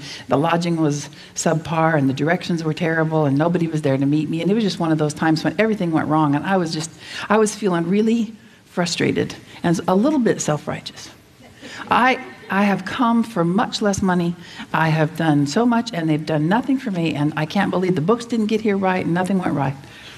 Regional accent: Las Vegas, Nevada, United States; So I sort of agreed to teach, but I grew up in Las Vegas. Okay, my dad was a preacher in Las Vegas. I was a city girl through and through in Idaho.

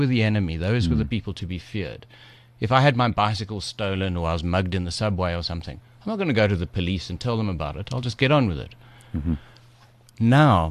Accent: Cape Town, Western Cape, South Africa; It's my city, it's my hometown, and I love it.

